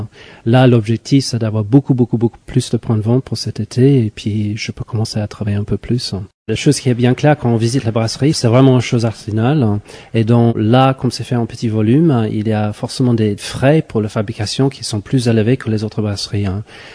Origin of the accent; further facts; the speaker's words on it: England, United Kingdom; French is a second language; Comme je suis anglais, je parle, je crois, trois mots de basque. Et je voulais pas présenter un produit qui était basque, parce que je suis pas basque.